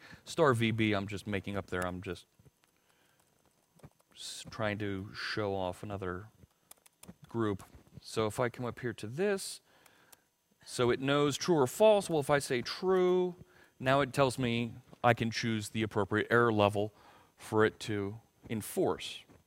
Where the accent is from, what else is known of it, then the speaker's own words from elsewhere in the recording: Philadelphia, Pennsylvania, United States; I'm from Philly. You're not allowed to boo me, okay? We know about boo birds in Philly, let me tell you.